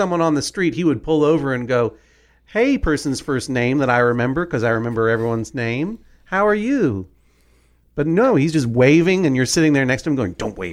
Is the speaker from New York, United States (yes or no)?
no; Boston, Massachusetts, United States; And growing up in Boston, I was like, my mind was broken in half by this information.